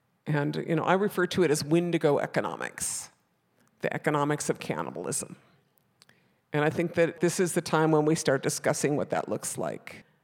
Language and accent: English; Minnesota, United States; I'm from the White Earth Reservation, I'm Bear Clan, and I'm really honored to be here with you.